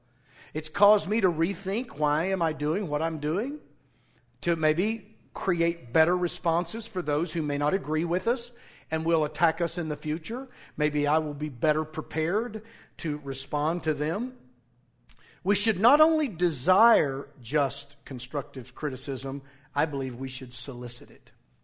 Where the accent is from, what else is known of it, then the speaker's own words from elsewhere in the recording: Arkansas, United States; I grew up in Western Arkansas. We use words that don't exist.